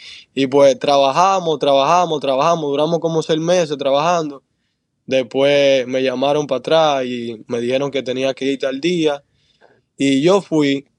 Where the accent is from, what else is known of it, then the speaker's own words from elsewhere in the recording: Santiago, Dominican Republic; Yo allá en República Dominicana soy de Santiago.